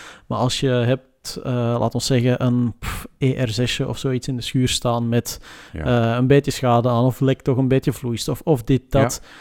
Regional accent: Belgium; we hebben sowieso een vertekend beeld daarop, omdat, ja, als Belg, zeker in het verleden, was het zo

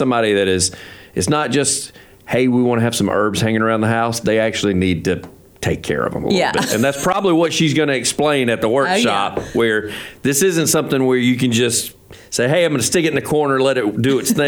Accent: the South, United States; And being a Southerner, everybody loves fried green tomatoes.

